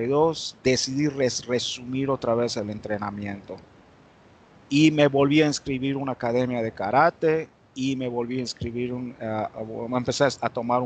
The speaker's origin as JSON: {"language": "Spanish", "town": "Mérida", "region": "Yucatán", "country": "Mexico", "tie": "born or raised there", "moved": "as an adult", "lives_now": "United States", "said": "yo nací en Mérida, Yucatán, y crecí en Mérida, Yucatán, hasta los 19 años. Y por cosas de la vida, pues me vine aquí a Estados Unidos a visitar un amigo en 1980. En 1980 creo que tenía 18"}